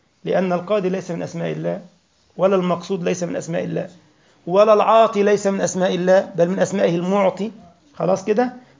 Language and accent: Arabic; Egypt; عامل زي بتوع الميكروباصات عندنا في مصر